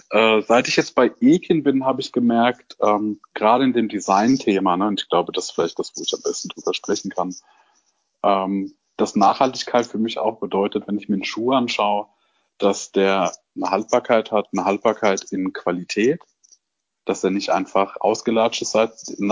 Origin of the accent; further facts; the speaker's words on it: Aschaffenburg, Bavaria, Germany; in Aschaffenburg, wo ich herkomme.